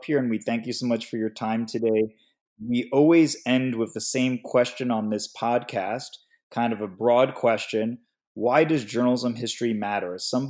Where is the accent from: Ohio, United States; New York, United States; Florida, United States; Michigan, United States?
New York, United States; New York City; certainly for myself growing up in New York City